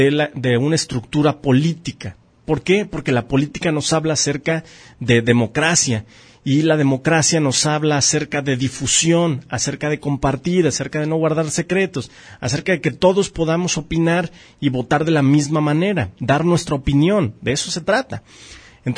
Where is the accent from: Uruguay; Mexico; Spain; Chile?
Mexico; Porque como buenos mexicanos que somos, siempre nos gusta tomar ventaja.